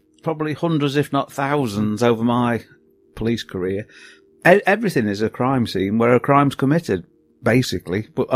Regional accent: England, United Kingdom; And I went in and just said, I'm here from England. Is there anybody I could talk to?

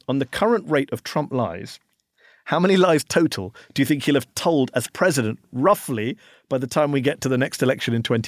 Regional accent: United Kingdom; now in Washington, United States; It's funny, you're a Canadian, I'm a Brit, and we're sitting here in DC saying, what is going on with the US media?

